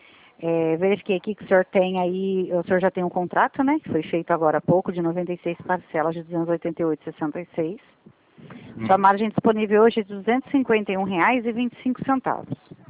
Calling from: São Paulo, Brazil; Eu falo do estado de São Paulo

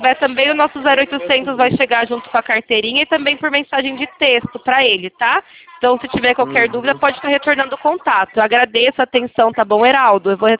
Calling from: São Paulo, Brazil; Eu falo de São Paulo, tá? Da capital.

